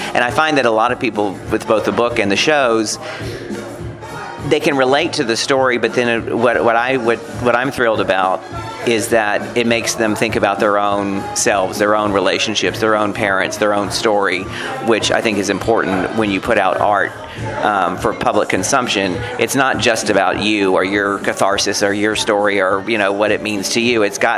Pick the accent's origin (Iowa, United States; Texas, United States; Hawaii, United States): Texas, United States; Beaumont; now in New York City, United States; my mother, my Texas tornado of a mother, Mama Jean, is on a plane from my hometown of Beaumont, Texas, to New York City.